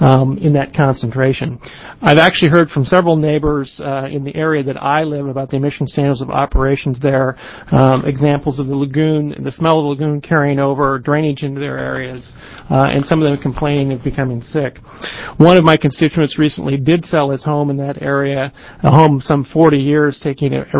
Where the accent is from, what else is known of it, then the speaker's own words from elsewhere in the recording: Tillamook, Oregon, United States; I grew up in Tillamook, where TCCA, Tillamook County Creamery Association, was the dairy association there.